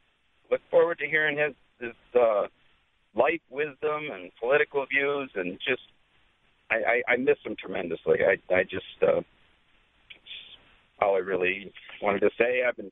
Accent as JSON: {"language": "English", "town": "Temperance", "region": "Michigan", "country": "United States", "said": "I'm actually from Temperance, Michigan, but I want to say mega dittos from Temperance, Michigan. I'm real close to Toledo, 1.9 miles."}